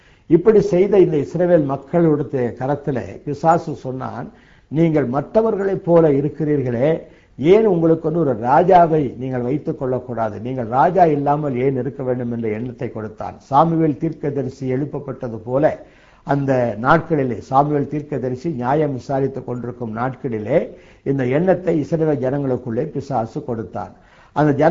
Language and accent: Tamil; Tiruchengode, Tamil Nadu, India; என்னுடைய சிறு வயதிலே திருச்செங்கோடு என்ற இடத்திலே நான் பள்ளிக்கூடத்தில் படிக்கும் போது என்னுடைய நண்பர்கள் எல்லாம் பிராமண நண்பர்கள்.